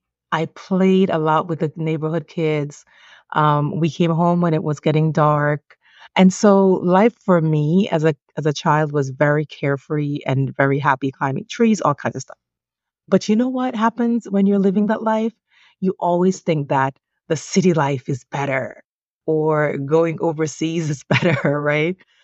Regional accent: Jamaica; moved away as an adult; now in United States; I'm originally Jamaican and I moved here in my 20s. That was 20 something years ago.

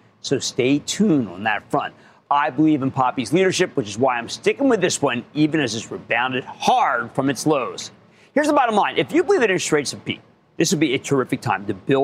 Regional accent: New Jersey, United States; Let's go to Joe in my home state, New Jersey.

